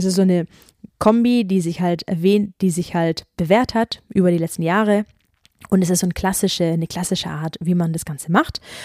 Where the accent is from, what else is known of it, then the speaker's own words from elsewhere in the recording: Baden-Württemberg, Germany; das Ganze in Baden-Württemberg stattfindet, das heißt in meiner Heimat.